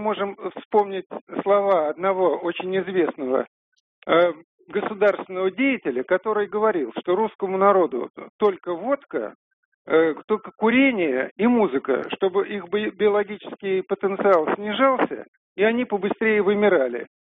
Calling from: Moscow, Russia; Я из Москвы

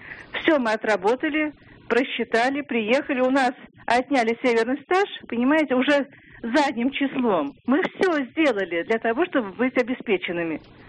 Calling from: Moscow Oblast, Russia; Я звоню из Подмосковья.

